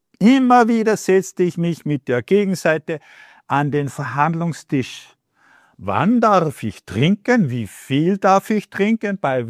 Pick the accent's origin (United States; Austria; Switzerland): Austria; Salzburg; born there; Wer schon einmal in meiner Geburtsstadt war, kennt es vielleicht. Das ist so etwas wie das Hofbräuhaus von Salzburg.